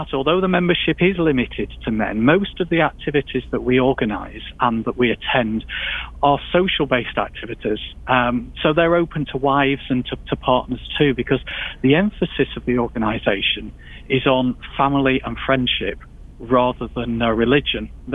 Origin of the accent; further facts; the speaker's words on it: England, United Kingdom; I was born in 1967